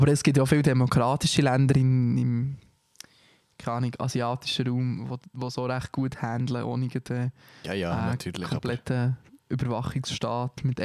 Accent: Bern, Switzerland; in diesem kleinen Kontext ist wie Bern meine Heimat, die Stadt.

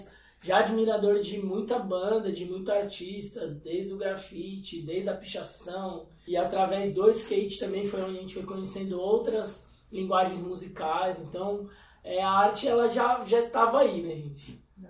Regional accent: Guarulhos, São Paulo, Brazil; Eu sou de Guarulhos, sou do Jardim Santa Lídia. Ele é localizado ao lado do aeroporto de Guarulhos, nas margens do rio Baquirivu

